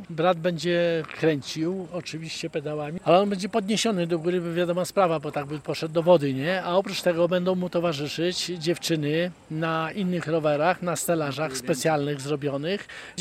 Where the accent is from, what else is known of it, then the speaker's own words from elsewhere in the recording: Kędzierzyn-Koźle, Opole Voivodeship, Poland; Pędzierzyn Koźle.